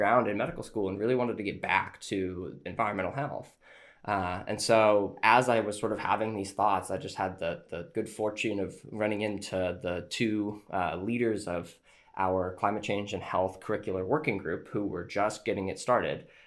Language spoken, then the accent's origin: English; Acton, Massachusetts, United States; I grew up in Acton, Massachusetts, which is one of the Superfund sites related to Grace Chemical